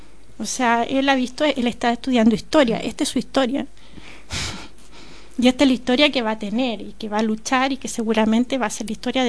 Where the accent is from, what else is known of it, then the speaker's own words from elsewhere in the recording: Chile; now in Barcelona, Spain; uno como chileno llega a Barcelona y quiere otra cosa